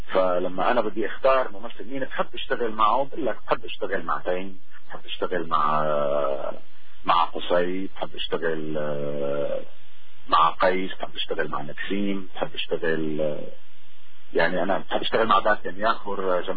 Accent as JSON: {"language": "Arabic", "town": "Damascus", "region": "Damascus Governorate", "country": "Syria", "tie": "born or raised there", "said": "وفعلا بفخر دائما طلعت من منطقة اسمها ديوانية، كبرت فيها بوقتي"}